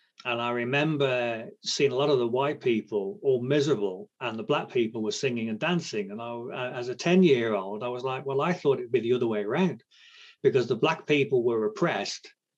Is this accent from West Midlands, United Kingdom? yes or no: yes; Shrewsbury, West Midlands, United Kingdom; born there; Okay, so I was born in Shrewsbury, which is the same place Charles Darwin was born.